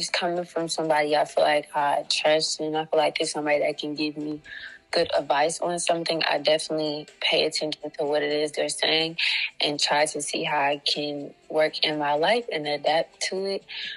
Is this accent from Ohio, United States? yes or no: yes; Cleveland, Ohio, United States; I'm from Cleveland, Ohio.